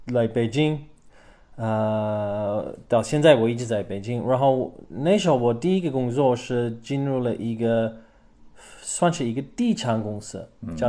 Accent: Canberra, Australian Capital Territory, Australia; Chinese is a second language; 我是澳大利亚人，在堪培拉，澳大利亚的首都长大了。

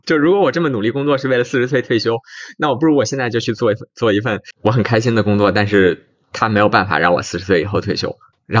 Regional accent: Beijing, China; 毕竟我是北京人，实际情况我是比较了解的。

